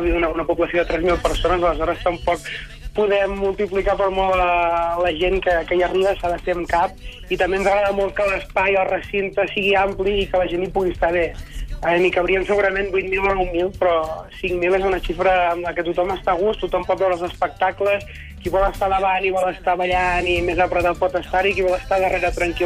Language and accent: Catalan; Catalonia, Spain; nosaltres som dels pobles del Ripollès